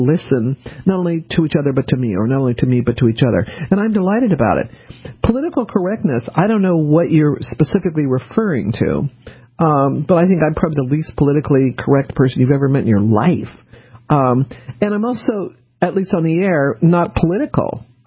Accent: New Orleans, Louisiana, United States; born there

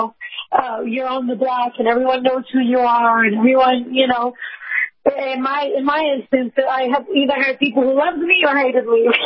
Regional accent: New York, United States; I'm a New Yorker. My family, we are diehard Mets fans.

